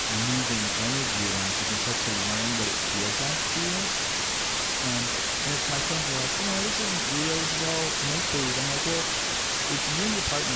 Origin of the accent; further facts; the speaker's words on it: New York City, New York, United States; that particularly for me as a New Yorker, who knows?